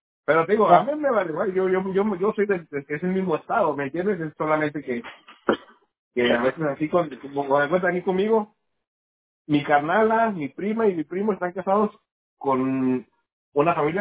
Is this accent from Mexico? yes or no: yes; Mexicali, Baja California, Mexico; El nombre de la ciudad donde nací.